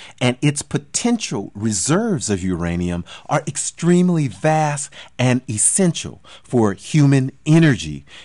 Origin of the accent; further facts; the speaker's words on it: Oakland, California, United States; When I was a child, I lived in the projects in Oakland called Tassafaranga Project.